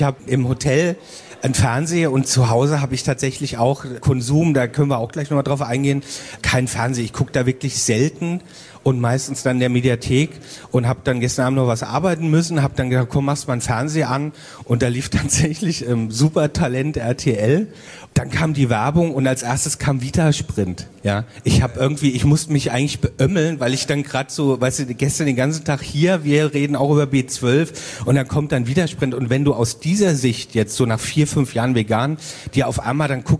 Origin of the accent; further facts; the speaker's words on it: Mainz, Rhineland-Palatinate, Germany; in Rheinland-Pfalz, ich komme ja aus Mainz